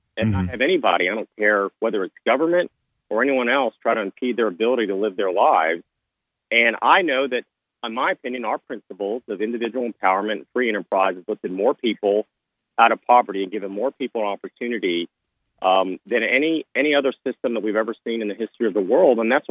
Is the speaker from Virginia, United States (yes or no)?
yes; Virginia Beach, Virginia, United States; You had just this last year in Virginia Beach, in my hometown